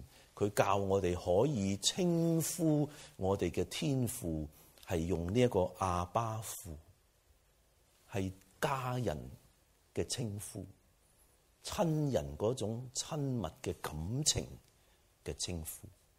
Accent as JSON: {"language": "Cantonese", "country": "China", "said": "即係等於我哋中國人咧"}